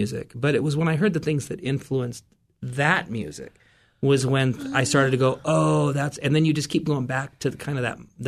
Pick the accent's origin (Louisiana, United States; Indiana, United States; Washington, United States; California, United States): Washington, United States; Renton; No, I listened to a lot of … when I was growing up in Renton.